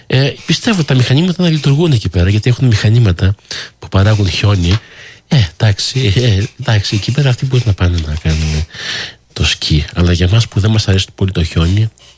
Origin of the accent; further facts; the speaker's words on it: Canada; Καναδάς και εννοεί η χώρα μας, τουλάχιστον ο δικός μου τόπος εδώ είναι, εδώ έχω γεννηθεί, εδώ έχω μεγαλώσει. Και ο Καναδάς λίγο πολύ είναι η πατρίδα μου εμένα.